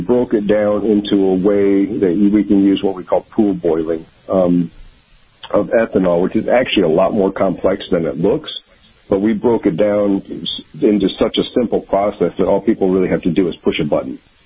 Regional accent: Michigan, United States; I grew up in Michigan, just outside of Ann Arbor.

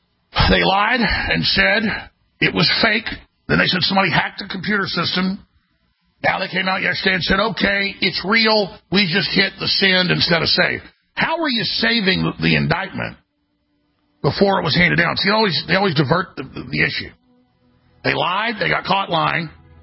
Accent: Texas, United States; I guess I'm a Texan. I guess I'm a throwback.

